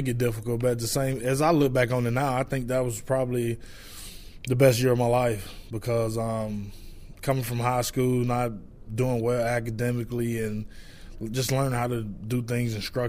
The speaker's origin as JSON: {"language": "English", "town": "Batesville", "region": "Mississippi", "country": "United States", "tie": "born or raised there", "said": "When Friday Night Lights going on in my hometown, everything shut down."}